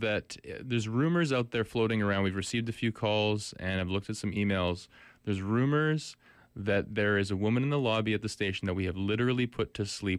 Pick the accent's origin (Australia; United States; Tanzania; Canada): Canada; perhaps us being Canadian